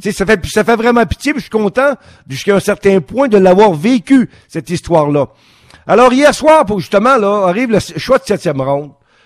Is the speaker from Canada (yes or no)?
yes; Montreal, Quebec, Canada; je viens de Montréal.